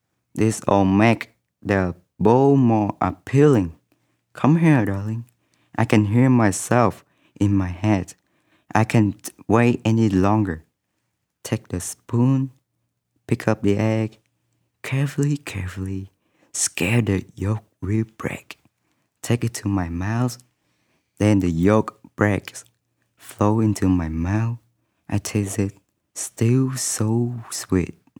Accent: Vietnam; I come from Vietnam.

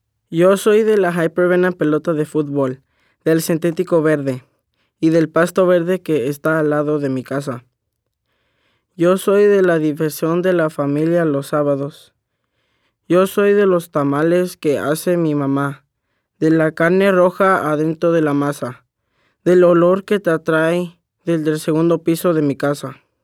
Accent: Seattle, Washington, United States; Yo soy de Seattle, Washington

